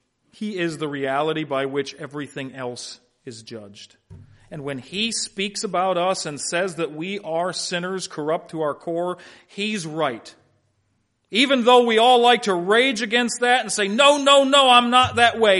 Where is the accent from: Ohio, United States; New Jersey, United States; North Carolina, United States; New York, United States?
Ohio, United States; Canton; also born or lived in Kansas; I grew up in Canton, Ohio. I went to school in southern West Virginia. I've pastored in Kansas, so I'm a mutt when it comes to speech patterns.